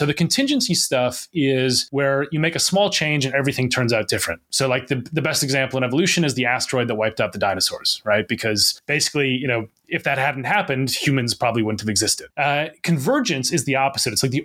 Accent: Minnesota, United States; I think I still have, like, exactly the same accent. I'm from Minnesota originally.

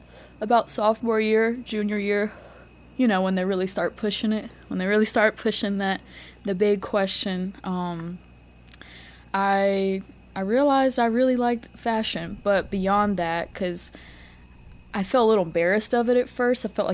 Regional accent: Starkville, Mississippi, United States; I'm actually born and raised here in Starkville.

